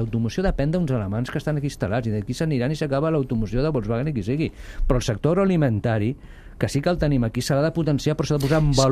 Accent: Cornellà de Llobregat, Catalonia, Spain; jo sóc del Delta Llorac, sóc de Cornellà, els avis eren pagesos

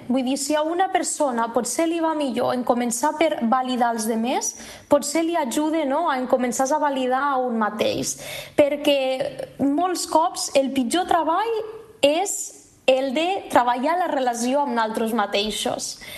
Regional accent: Torrent de Cinca, Aragon, Spain; Us parlo des de Torrent, que és el meu poble, que està a la Franja, molt a propet de Lleida.

